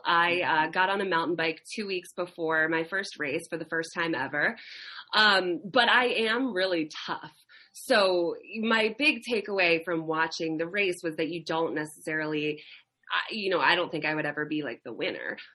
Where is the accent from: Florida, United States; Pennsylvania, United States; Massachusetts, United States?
Pennsylvania, United States; Philadelphia; I didn't. I'm from Philadelphia originally.